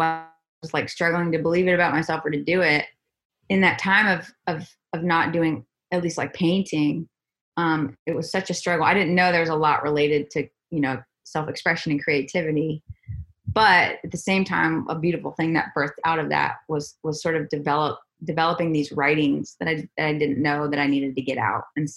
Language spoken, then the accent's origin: English; the South, United States; I was raised in the South and just best foot forward, smile on your face, like everything's fine, honey.